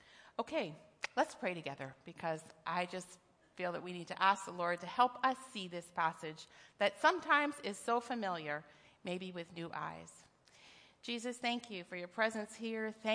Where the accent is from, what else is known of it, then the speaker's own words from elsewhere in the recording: Canada; I love being a Canadian. I really do.